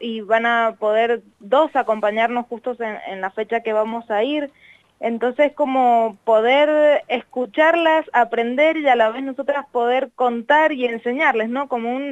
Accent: Mendoza, Argentina; como mendocinos tenemos el, no sé, el regalo precioso de que es el patio de nuestra casa, las montañas

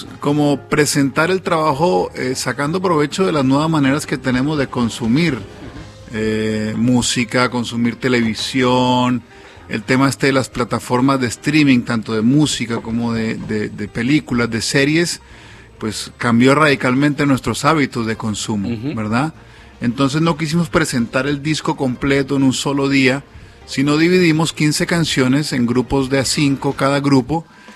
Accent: Ibagué, Tolima, Colombia; En Ibagué, en mi tierra, en Colombia, tomamos aguardientes como nuestra bebida, digamos, y cada región, cada provincia tiene su aguardiente propio. En mi tierra es el tapa roja

